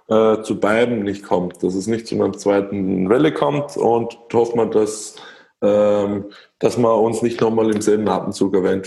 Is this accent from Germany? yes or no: no; Austria; bei uns in Österreich